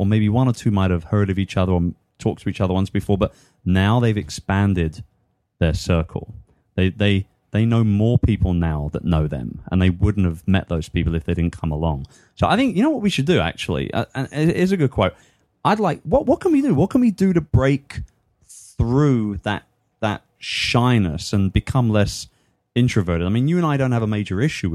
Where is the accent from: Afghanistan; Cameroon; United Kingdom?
United Kingdom; England; now in United States; I'm English. I'm here in America.